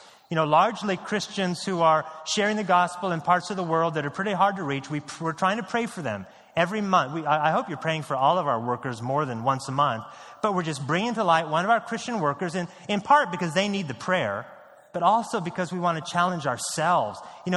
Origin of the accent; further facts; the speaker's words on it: Portland, Oregon, United States; I grew up in Portland, Oregon, and when I'm not kidding, when I was in elementary school, I went up to my choir director